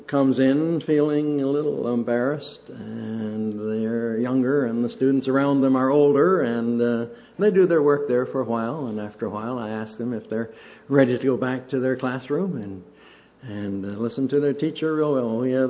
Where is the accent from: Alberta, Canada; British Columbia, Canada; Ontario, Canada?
Ontario, Canada; the way I grew up back in Ontario, was we all stood up at the beginning of the day